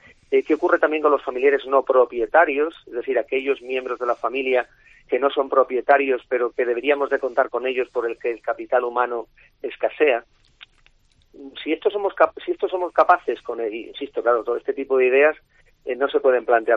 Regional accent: Spain; como somos españoles

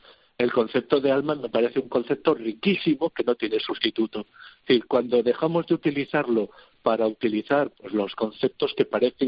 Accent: Navarre, Spain; nosotros somos de Navarra

